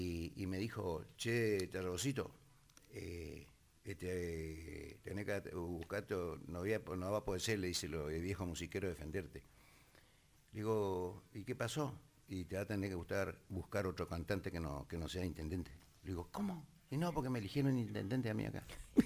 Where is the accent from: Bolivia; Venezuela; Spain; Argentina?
Argentina; Curuzú Cuatiá, Corrientes; born there; en Curuzúcuatía, tía, que es el pueblo donde yo nací